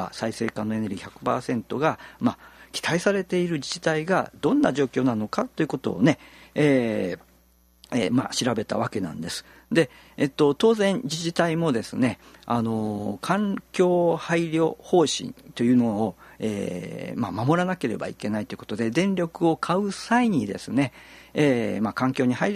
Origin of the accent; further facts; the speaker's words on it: Kyoto, Japan; 地元の京都府なんかも、